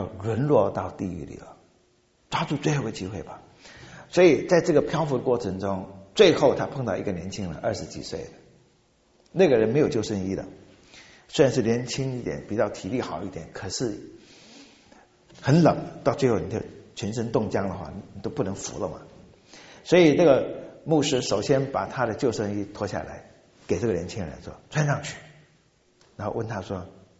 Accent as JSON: {"language": "Chinese", "town": "Xiamen", "region": "Fujian", "country": "China", "tie": "born or raised there", "said": "在我的家乡，那时候在厦门那一带，有一次布道会，他在码头，结果我们福建因为很穷啊"}